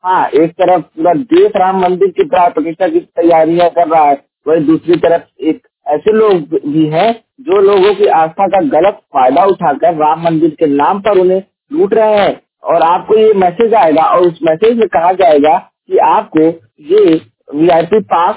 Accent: Uttar Pradesh, India; और मैं उत्तर प्रदेश के जौनपुर जिले का निवासी हूँ

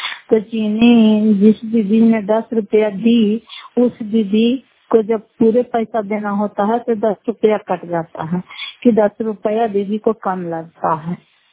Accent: Bihar, India; नगर फतेहपुर पंचायत मकरौता जिला नालंदा खरा कस्बा ब्लॉक की निवासी हूँ।

